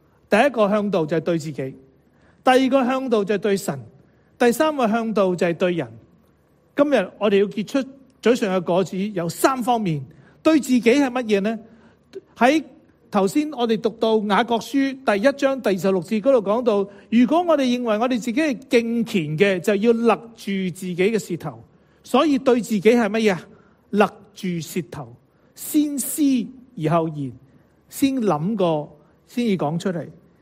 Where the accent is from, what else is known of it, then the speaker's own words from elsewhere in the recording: China; 俾我哋中国人咧有两个嘅新年啊。